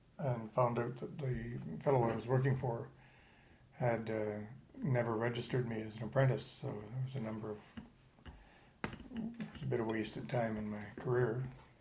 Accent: Madawaska, Ontario, Canada; also born or lived in White River; Various places, but Madawaska

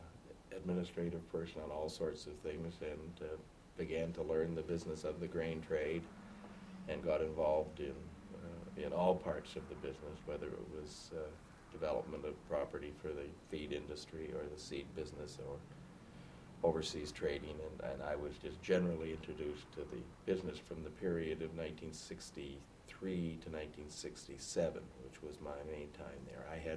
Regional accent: Winnipeg, Manitoba, Canada; I grew up in Winnipeg.

